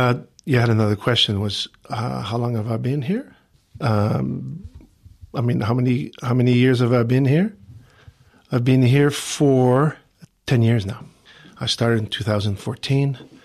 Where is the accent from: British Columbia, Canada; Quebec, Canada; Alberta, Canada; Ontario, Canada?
Quebec, Canada; Valleyfield; moved away as an adult; My hometown was Valleyfield. It was a French community in Quebec. And I've lived there till I was the age of 19 years old.